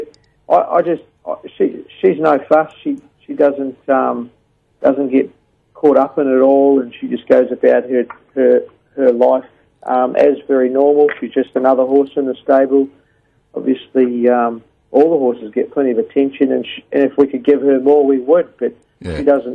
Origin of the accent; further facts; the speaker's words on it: New Zealand; now in Australia; No, it's a great rivalry between Australia and New Zealand. I've been here 17 years now, so sometimes I put the Wallaby caps on as well.